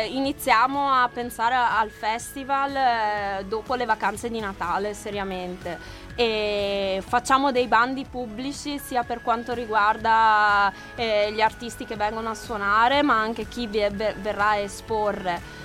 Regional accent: Tuscany, Italy; moved away as an adult; Sono toscana, anche se dall'accento non si sente, perché ormai sono trapiantata qua da quasi 10 anni.

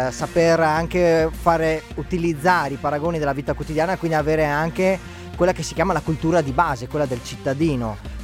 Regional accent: Veneto, Italy; Poi se unisci che sono veneto e anche fisico

